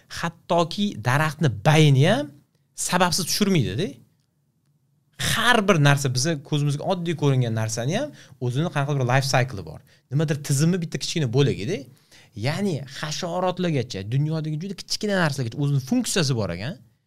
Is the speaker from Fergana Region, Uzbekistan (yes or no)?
no; Surxondaryo Region, Uzbekistan; born there; also born or lived in Tashkent; men misol uchun Qoraqalpog'istonda tug'ilmadim-da, Surxondaryoda tug'ildim, keyin Toshkentga ko'chib keldik.